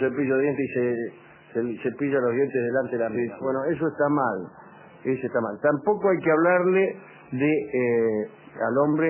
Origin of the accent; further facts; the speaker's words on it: Argentina; podemos decir lo que pensamos como mujeres argentinas.